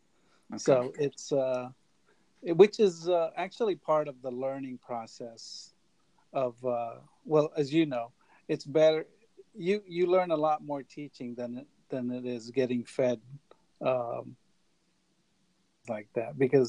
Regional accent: United States; I grew up in the States, and, you know, growing up, I saw Chinese martial arts, Japanese martial arts, Korean martial arts.

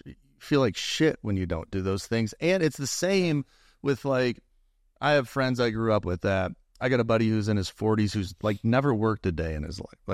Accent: Rockford, Illinois, United States; I grew up in Illinois, Rockford, Illinois

